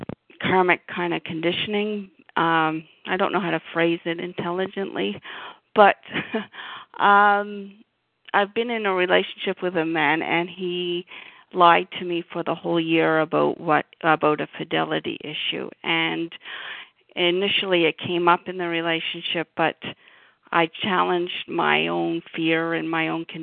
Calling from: Ontario, Canada; I'm calling from Ontario, Canada.

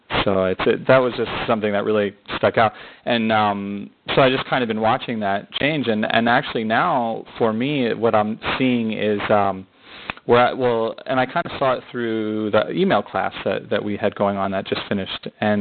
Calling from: China; I'm calling from China.

